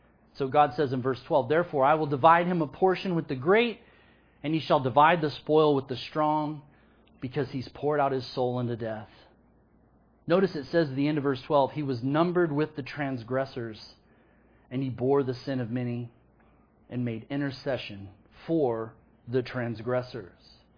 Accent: Texas, United States; You know, I grew up in Texas

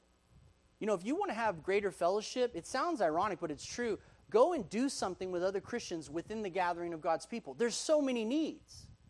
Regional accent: Austin, Texas, United States; I grew up in Austin, the music capital of the world.

